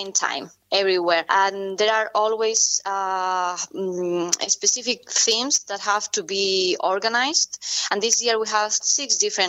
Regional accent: Melilla, Spain; also born or lived in Córdoba / Alcalá la Real; I have the feeling like I'm from everywhere in Spain because originally I was born in Cordoba, so I'm from Andalusia. Uh-huh. But I spent most of my childhood, in Melilla, that is one of these two Spanish cities in the north of Africa.

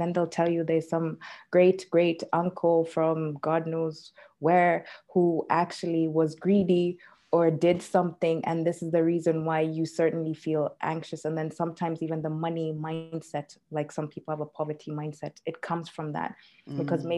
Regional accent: Kenya; English, Finnish. Finnish is my second language, and also I speak Kiswahili as well. So I grew up in Kenya. I am Kenyan

